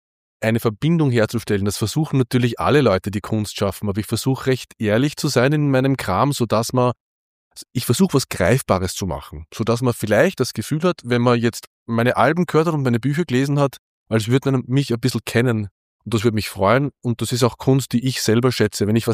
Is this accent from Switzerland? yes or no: no; Upper Austria, Austria; now in Vienna, Austria; sie beginnt auch tatsächlich in Oberösterreich, weil ich bin an der Traun aufgewachsen und habe immer schon viel Zeit am Wasser verbracht.